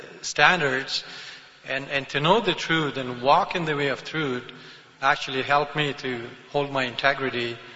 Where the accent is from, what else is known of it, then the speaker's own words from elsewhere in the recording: Afghanistan; now in Canada; I was born in the Republic of Afghanistan, which borders in Iran and Pakistan. I was raised there by my family as a Muslim.